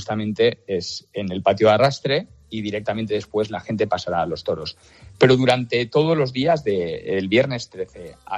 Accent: Castellón, Valencian Community, Spain; born there; Pues mira, Pulpo, yo soy de Castellón. Nací en Castellón, pero la verdad que he vivido en muchísimas partes de España.

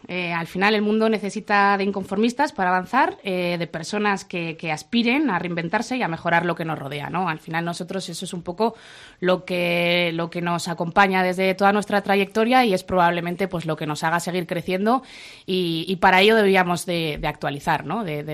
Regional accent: Buñuel, Navarre, Spain; Somos de Buñuel, somos navarros, y eso para nosotros es muy, muy importante.

